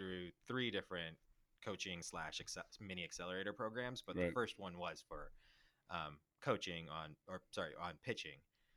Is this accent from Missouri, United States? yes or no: yes; St. Louis, Missouri, United States; Yeah. I mean, so I grew up in St. Louis, but I actually on the way here passed up one of my childhood homes.